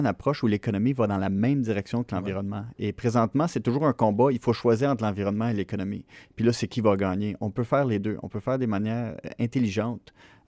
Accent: Montreal, Quebec, Canada; now in Gaspésie, Canada; J'ai fait mes études sur la Rive-Sud de Montréal, là où j'ai grandi, à Montréal

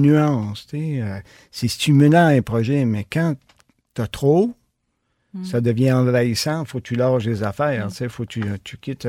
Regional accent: Saint-François-de-Pabos, Quebec, Canada; now in Gaspé, Canada; Bon, 64 ans. Moi, je viens de Saint-François-de-Pabot, un village d'à peu près à 5 kilomètres à peu près d'ici. Puis, oui. Je suis ici à Gaspé depuis 35 ans.

